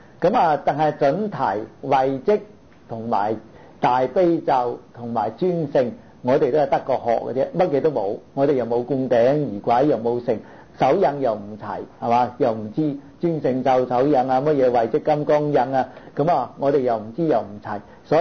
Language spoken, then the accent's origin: Cantonese; China; 我哋中國人咧叻到問啊